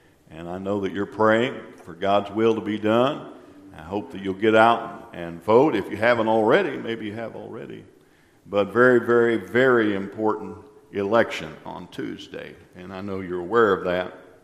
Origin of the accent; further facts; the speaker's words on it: Oklahoma, United States; So, anyway, but I'm originally from Oklahoma. My wife's from Iowa.